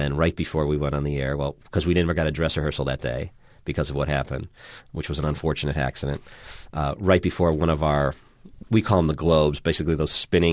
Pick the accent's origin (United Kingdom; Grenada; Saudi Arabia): United Kingdom; Scotland; accent: Scottish; you don't want to hear my Scottish accent.